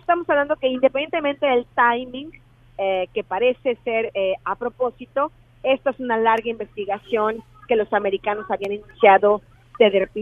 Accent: Mexico; es muy sospechosista, como somos los mexicanos

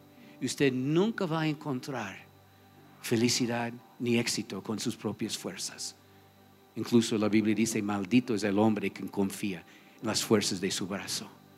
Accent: United States; Spanish is a second language; now in Ecuador; Yo fui criado en Gringolandia, en un lugar donde todo conveniencia, supuestamente. Yo pensé toda mi vida: voy a vivir en este país por el resto de mi vida.

